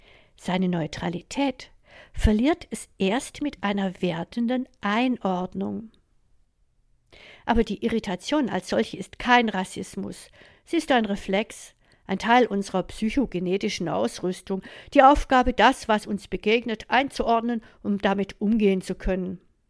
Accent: Freiburg, Baden-Württemberg, Germany; Ja, ich bin in Freiburg geboren und aufgewachsen.

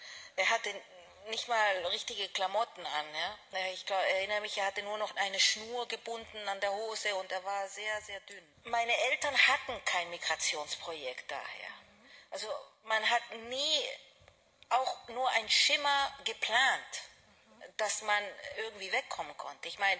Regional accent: Tübingen, Baden-Württemberg, Germany; also born or lived in Belgium; Ich bin Soziologin von Beruf und habe meine Kindheit in Deutschland als Exilkind verbracht. Ich habe 10 Jahre in Tübingen gelebt, ein Jahr auch in Belgien.

